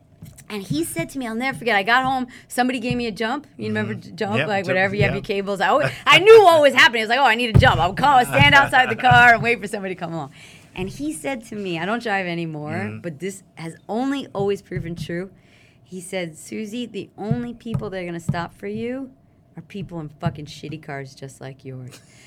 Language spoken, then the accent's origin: English; Bronx, New York, United States; I think about this because some of my friends now, we grew up in the Bronx, whatever.